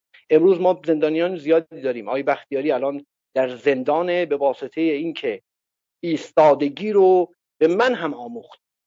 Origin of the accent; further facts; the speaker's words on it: Iran; وقتی من چنین خبری رو میشنوم به عنوان یه ایرانی، چه داخل چه خارج از کشور